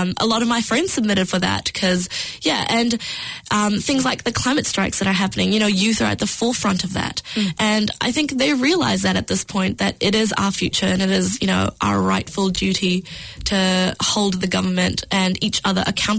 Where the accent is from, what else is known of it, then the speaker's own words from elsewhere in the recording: New Zealand; growing up in New Zealand, I have sort of grown up with nature around me